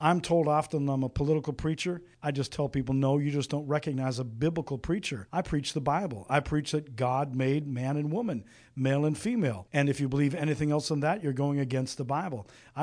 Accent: Canada; now in United States; I am an American citizen by choice, not by birth. I was born and raised in Canada, came to America the legal way, the expensive way, through lawyers and fees and thousands of dollars, and eventually got a green card and became a citizen

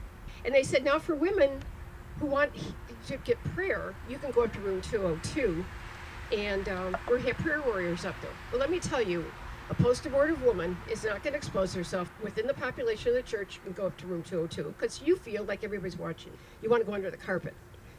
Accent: Skokie, Illinois, United States; I'm a 50s baby. I grew up in Skokie. Was raised Catholic, grew up in a nice family, very respectful, church-going, went to all Catholic schools

